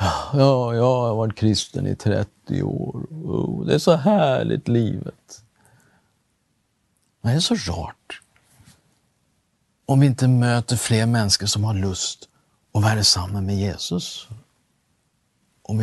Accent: Sweden; Och jag är ju svensk, men i ett sånt tillfälle så hejar man ju naturligtvis på Norge.

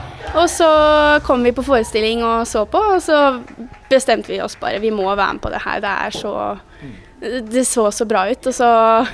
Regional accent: Son, Akershus, Norway; Nei, jeg kommer fra Son. I Viken, holdt på å si. Det er jo ganske stort Viken nå, da.

